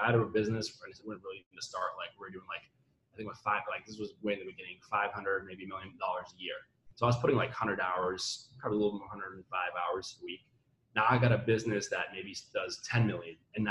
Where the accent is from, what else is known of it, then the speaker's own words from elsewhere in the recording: Netherlands; Now, I'm from Europe, and in Europe, like, when I'm from Western Europe, I'm from the Netherlands, great country, awesome place, but like there, we just don't think big.